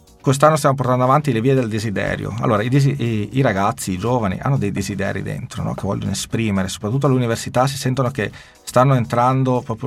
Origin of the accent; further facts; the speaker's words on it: Padua, Veneto, Italy; Io poi vengo da Padova, che è una città universitaria